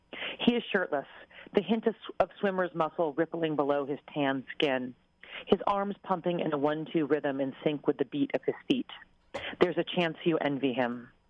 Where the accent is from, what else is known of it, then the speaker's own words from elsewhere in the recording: New York City, New York, United States; And I come from New York City